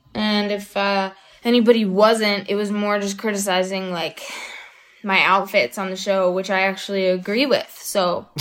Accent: North Carolina, United States; I grew up in North Carolina. And so I was really nervous when the show was going to come out.

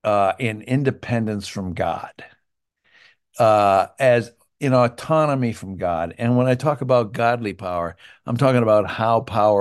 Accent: Canada; I was a little boy in the 60s growing up in Canada.

